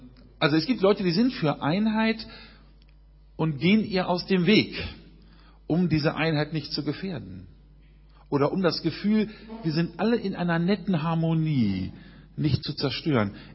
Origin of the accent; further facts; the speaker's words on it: Berlin, Germany; ich komme aus Berlin.